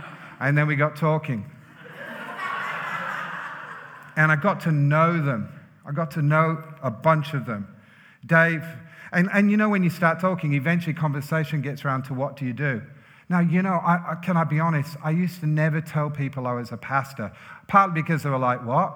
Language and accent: English; England, United Kingdom; Whether it's having chocolate fingers and a cup of tea, because we're from England.